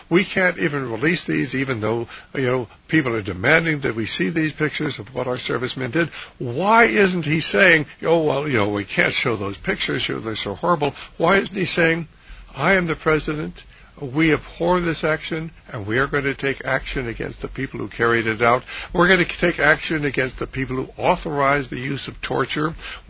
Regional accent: United States; and as a Christian and as an American, I abhor the concept of torture.

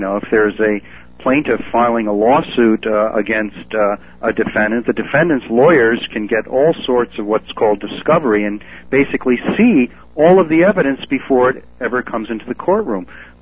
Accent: United States; I'm speaking not just as a lawyer, but as an American

